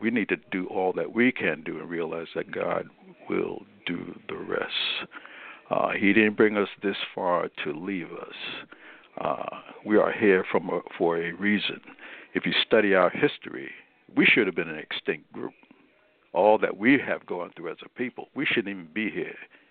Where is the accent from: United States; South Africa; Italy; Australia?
United States; New York City, New York; I'm a product of New York City. I was born and raised in Brooklyn, and I can remember when King came to New York.